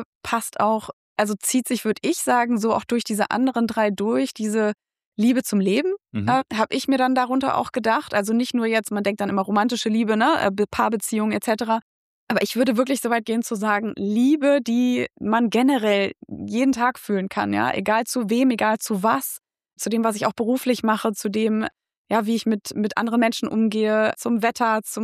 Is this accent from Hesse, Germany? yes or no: no; North Rhine-Westphalia, Germany; Über meine Heimat, das Ruhrgebiet.